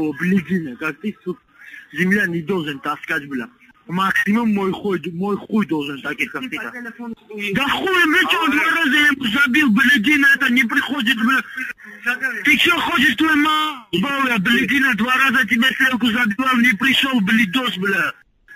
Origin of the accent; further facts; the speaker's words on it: Dagestan, Russia; Я, блядь, дагестанец, ебаный рот, блядь.